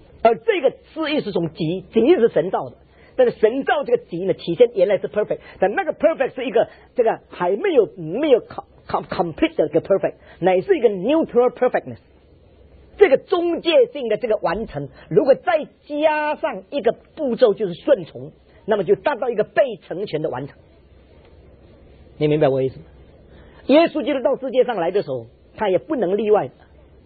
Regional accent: China; 我们中国人对中字要特别有敏感

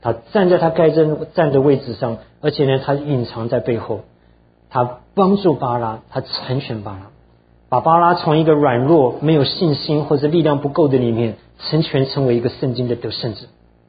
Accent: China; 像这个我们中国人常说未卜先知啊

